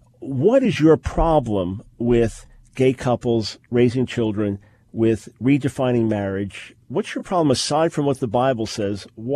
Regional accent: New York, United States; Look, I'm a New Yorker living in the South.

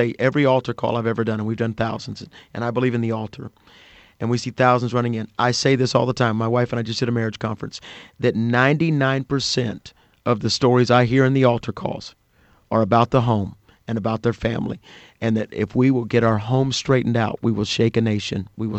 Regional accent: Birmingham, Alabama, United States; Well, I was in Fayetteville, but I'm from Birmingham, so I did the kind of the round trip thing.

